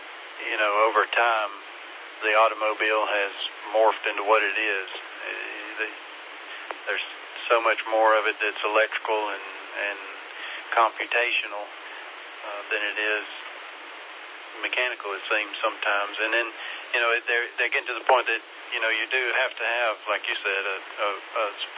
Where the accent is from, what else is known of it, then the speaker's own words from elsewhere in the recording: Landrum, South Carolina, United States; I'm in Taylor's, so I live in Taylor's now, but I grew up really in Landrum.